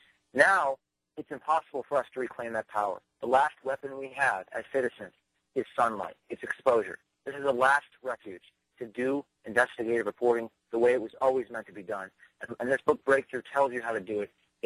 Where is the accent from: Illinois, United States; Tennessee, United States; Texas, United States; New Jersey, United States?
New Jersey, United States; I'm from New Jersey, but I have an office in Westchester, New York.